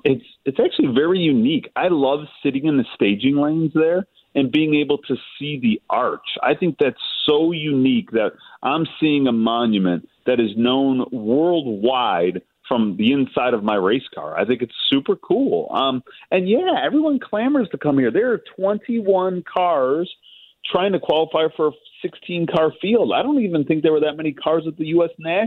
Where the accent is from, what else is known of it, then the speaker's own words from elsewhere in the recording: Chicago, Illinois, United States; We're from Chicago, and you know, Indy is close, but Indy is in Indiana, you know?